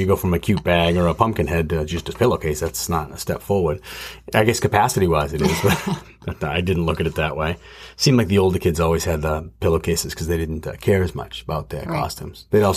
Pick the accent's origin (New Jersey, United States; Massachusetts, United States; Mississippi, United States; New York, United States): Massachusetts, United States; now in New Hampshire, United States; but we live in New Hampshire now, so it's different everywhere, I guess, but, like, we grew up in Mass, and Halloween was on Halloween.